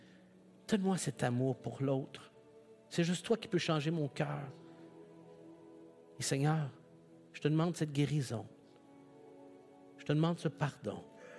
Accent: North, France; Moi aussi, j'ai grandi dans le Nord avec des préjugés envers certaines personnes.

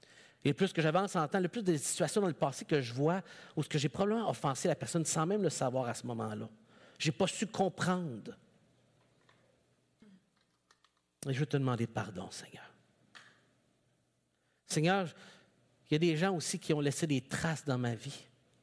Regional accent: North, France; Moi aussi, j'ai grandi dans le Nord avec des préjugés envers certaines personnes.

